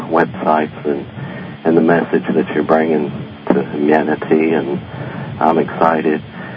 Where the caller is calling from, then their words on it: Kentucky, United States; I'm calling from Kentucky